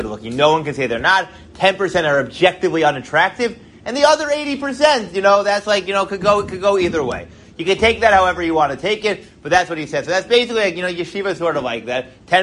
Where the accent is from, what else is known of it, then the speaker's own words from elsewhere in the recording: New York, United States; When I growing up like in New York, you know, beach wasn't like such like a thing.